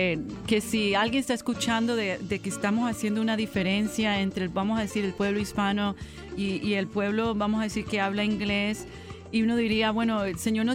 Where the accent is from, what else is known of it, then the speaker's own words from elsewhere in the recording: California, United States; also born or lived in New York; I come from a Colombian parents, but I was born in New York and raised in California.